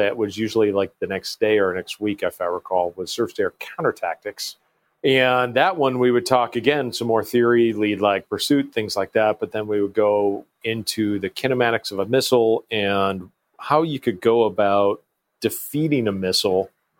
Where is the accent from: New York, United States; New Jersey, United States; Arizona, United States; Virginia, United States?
New York, United States; I grew up in Western New York, went down, graduated high school down by New York City, went to the Naval Academy